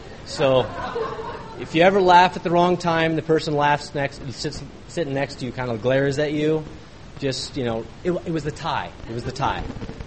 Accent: Ridgecrest, California, United States; And, you know, I grew up in Ridgecrest, California. If any of you guys know where that's at, it's in the middle of nowhere.

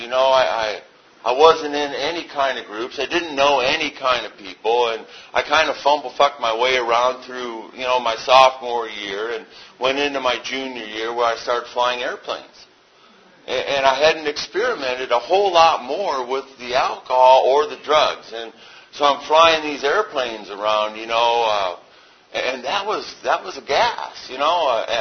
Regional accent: Detroit, Michigan, United States; born there; also born or lived in Africa; I was born in Detroit in the late 50s. I'm 51.

